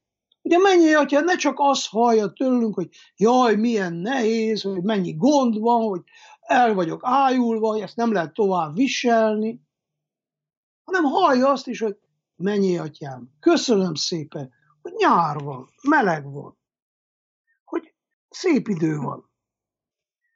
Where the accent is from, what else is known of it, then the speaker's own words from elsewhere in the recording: Székely Land, Romania; Emlékszem én, hogy 59-ben születtem, 64-ben volt a kollektivizálás. De ugye a Székelyföldre, mire eljutott, 65-66, mert nagy fiú voltam.